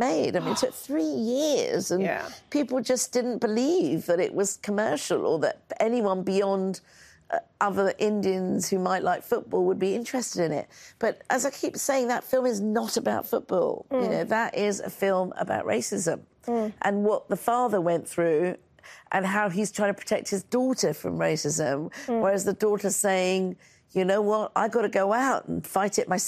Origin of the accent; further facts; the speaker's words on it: United Kingdom; But being a British filmmaker, I had to take